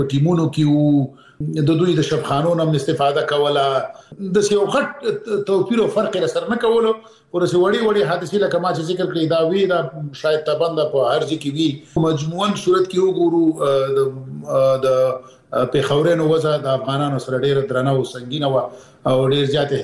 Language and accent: Pashto; Peshawar, Khyber Pakhtunkhwa, Pakistan; زه پېښور کې د اول سیف نه نیولې تر 12 پورې مالته درس ویلې دی.